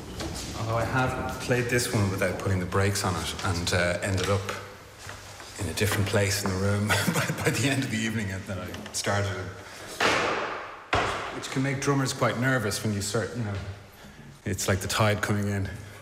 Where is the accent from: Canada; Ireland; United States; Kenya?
Ireland; growing up as an Irish Catholic, you know, with a faith that spends a lot of its time regretting the past and with promises of a better future